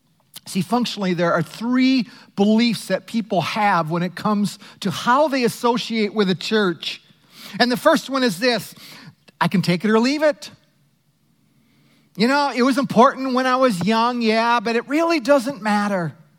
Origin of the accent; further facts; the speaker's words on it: Cokato, Minnesota, United States; When I was growing up in Cokato, Minnesota, I look back and with all the flaws that my parents had